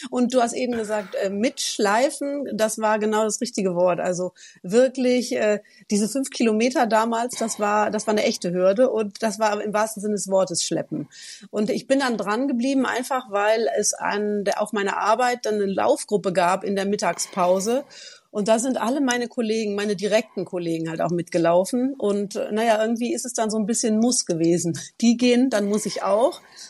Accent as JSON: {"language": "German", "region": "Eifel", "country": "Germany", "tie": "born there", "lives_now": "Cologne, Germany", "said": "Also ich bin eine kölsche Frohnatur, obwohl ich nicht in Köln geboren bin, sondern in der Eifel, unweit von dir, Alex. Und bin 47 Jahre, genau, wohne in Köln"}